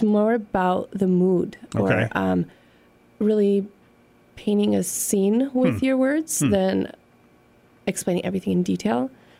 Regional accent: United States; first language Polish; English is a second language; So actually, Polish is my first language. Hmm. Both my parents are from Poland.

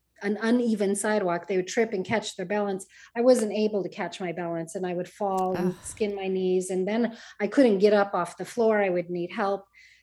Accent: Colorado, United States; now in Arizona, United States; And then I'm from Colorado and we're here in Arizona now.

